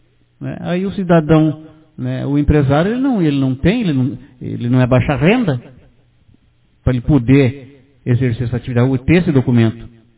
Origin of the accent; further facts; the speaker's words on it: Santo Ângelo, Rio Grande do Sul, Brazil; lá da minha terra, que eu sou natural de Santo Ângelo